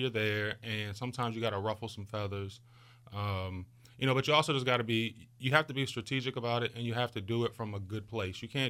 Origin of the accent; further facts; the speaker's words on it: Virginia, United States; So I grew up in Spotsylvania County in the Livingston area. If anybody knows about that area, I lived on Massey Road for quite a while. And then we moved to Orange County, and that's where I graduated high school from.